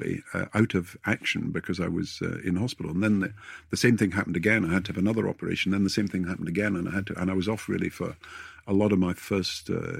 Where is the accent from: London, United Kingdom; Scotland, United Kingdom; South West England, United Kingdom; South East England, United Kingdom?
Scotland, United Kingdom; Kirkcaldy; I was growing up in Kirkcaldy, and I was playing football for the school